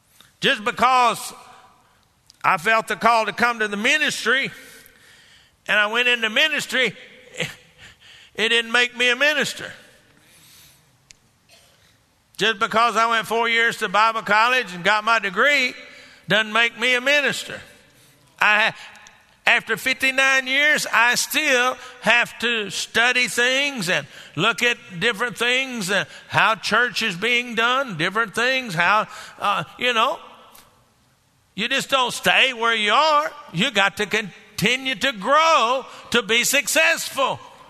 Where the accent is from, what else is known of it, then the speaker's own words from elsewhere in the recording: Garland, Texas, United States; We grew up together there in Garland